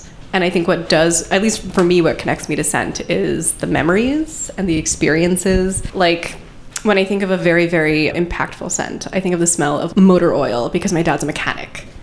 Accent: New York, United States; I grew up on Long Island. I would go camping in Montauk every summer.

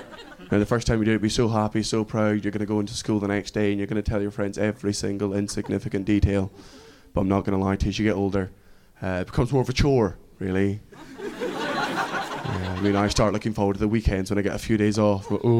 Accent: Scotland, United Kingdom; despite the fact that I am from Fife.

